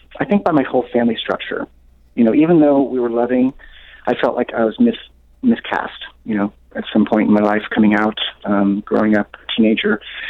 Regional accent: California, United States; I was born in California. I had a very healthy family, Italian mother. My father was a corporate attorney. We lived near the beach

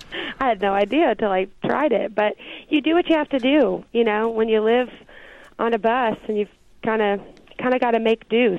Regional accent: Seattle, Washington, United States; Maybe because I grew up in Seattle, you didn't just grow up thinking, I'm going to be a Christian recording artist.

